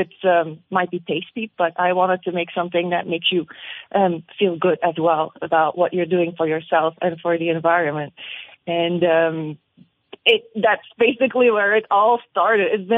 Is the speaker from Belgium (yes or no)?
yes; Belgium; moved away as an adult; now in United States; I'm originally from Belgium, and I actually moved here almost 20 years ago for an internship at Hillshire Farm.